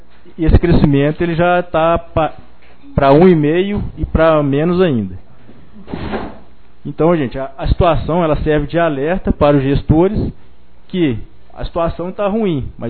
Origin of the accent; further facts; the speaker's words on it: Minas Gerais, Brazil; nós somos do estado de Minas Gerais